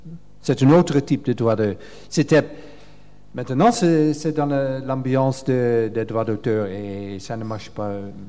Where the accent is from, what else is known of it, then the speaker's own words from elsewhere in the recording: Netherlands; French is a second language; Je viens des Pays-Bas, puis un petit peu plus nord d'ici.